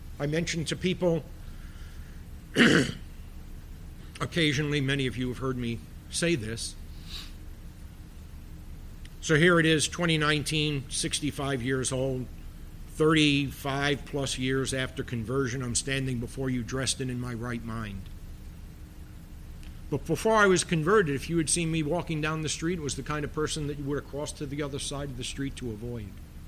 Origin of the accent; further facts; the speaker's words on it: Bronx, New York, United States; I know it's hard. I'm from the Bronx. We don't have many flowers